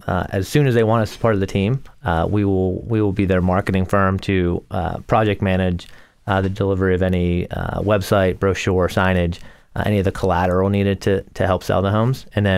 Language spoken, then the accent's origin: English; Pittsburgh, Pennsylvania, United States; now in Washington, D.C., United States; I grew up in Pittsburgh.